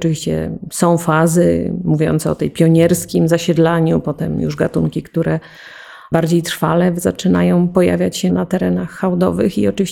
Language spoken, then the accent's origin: Polish; Olkusz, Lesser Poland, Poland; ja akurat pochodzę z Olkusza